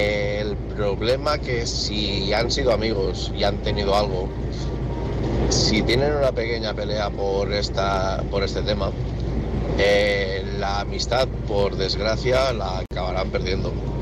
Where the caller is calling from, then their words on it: Lleida, Catalonia, Spain; de Lleida